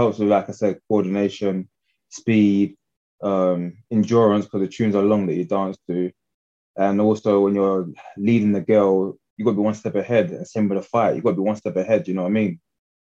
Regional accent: London, United Kingdom

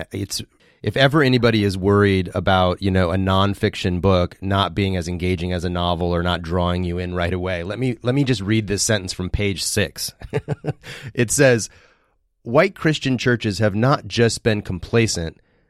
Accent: Midwest, United States; I grew up in the Midwest, though. I wasn't raised in the South.

